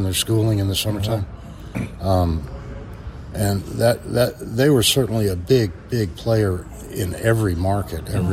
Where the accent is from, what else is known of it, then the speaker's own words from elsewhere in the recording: Dallas, Texas, United States; I'm from Dallas originally. I know I'm a Yankee.